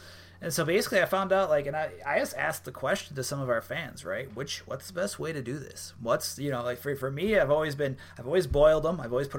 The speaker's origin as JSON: {"language": "English", "region": "Wisconsin", "country": "United States", "said": "I started talking about brats, and I love brats. I'm from Wisconsin."}